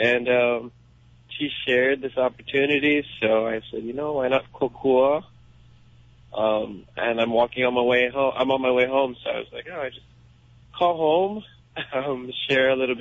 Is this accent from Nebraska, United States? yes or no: no; Honoka'a, Hawaii, United States; also born or lived in Hilo / Waimea; My immediate family, I grew up them calling me … I'm from Hilo, Hawaii, and I grew up in Honoka'a and in Waimea. I grew up a real Paniolo style kind of life.